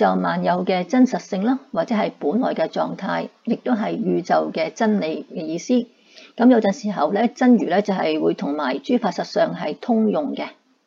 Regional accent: China; 又有啲好似我哋中国人所讲嘅金木水火土

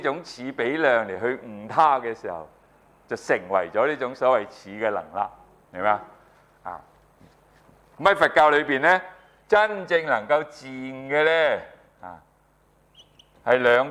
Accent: China; 這個是跟我們中國人的思想習性有關係的

